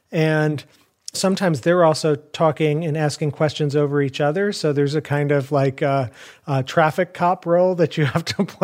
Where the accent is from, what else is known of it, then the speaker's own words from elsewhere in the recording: Chicago, Illinois, United States; Okay, so I grew up in Chicago. My parents came from India the year before I was born.